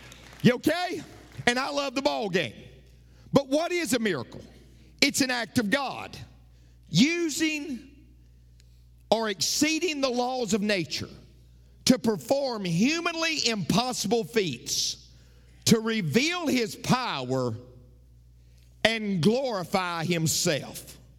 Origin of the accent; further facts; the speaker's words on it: United States; and I'm an American